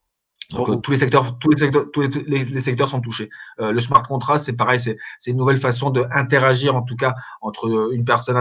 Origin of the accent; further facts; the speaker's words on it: Fontainebleau, Île-de-France, France; moved away as an adult; moi j'ai grandi à Paris, à Fontainebleau, en région parisienne, Seine-et-Marne, jusqu'à 20 ans.